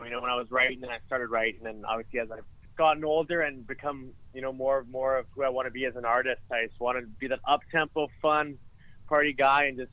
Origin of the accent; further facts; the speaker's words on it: Alberta, Canada; I'm from Alberta too, so I feel like I get the best of both worlds with the mountains up there as well.